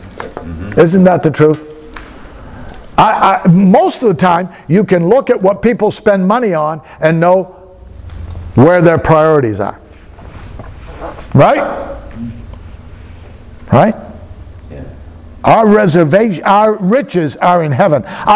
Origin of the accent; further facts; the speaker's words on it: Westbrook, Maine, United States; born there; I was born in Westbrook, Maine. That's what it says on my passport, right?